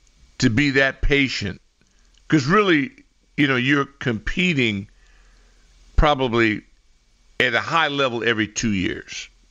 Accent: California, United States; Now, I do love, I mean, you know, growing up in Cali, until a rock got under my skateboard.

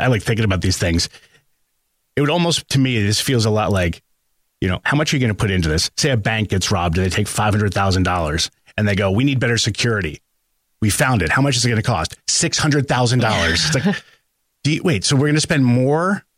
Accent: New Jersey, United States; Growing up in New Jersey, they had that.

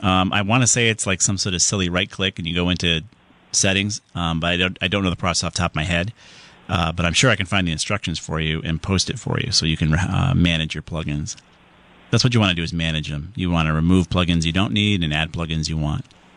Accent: Southington, Connecticut, United States; let's go on to Joe in Southington, my hometown.

